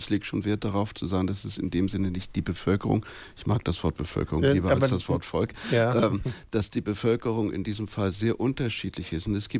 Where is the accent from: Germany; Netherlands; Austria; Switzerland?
Germany; Hamburg; nun bin ich hier in Hamburg und ich bin selber Hamburger